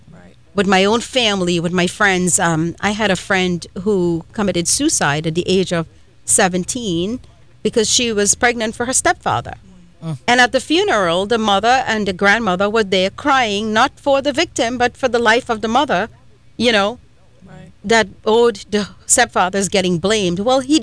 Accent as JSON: {"language": "English", "country": "Trinidad & Tobago", "tie": "born or raised there", "moved": "yes", "said": "back home where I was born and raised in Trinidad, we tried our best to get to know our neighbors and our friends."}